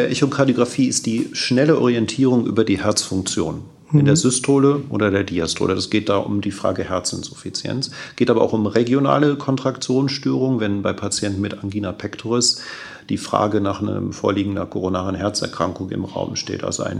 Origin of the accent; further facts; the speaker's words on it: Essen, North Rhine-Westphalia, Germany; Und ich bin aber auch in Essen geboren, hier zur Schule gegangen und habe hier auch studiert.